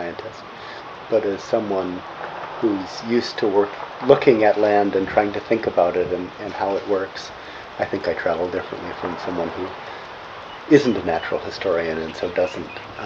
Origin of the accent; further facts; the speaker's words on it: Hawaii, United States; And I realized that that was something that bothered me when I was growing up in Hawaii, and people pouring out at the palace and taking pictures